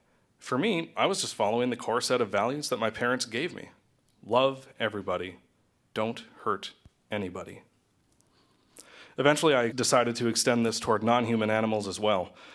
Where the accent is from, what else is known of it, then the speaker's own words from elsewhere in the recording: Edinburgh, North Dakota, United States; Yep, I grew up in Edinburgh, North Dakota, population 280.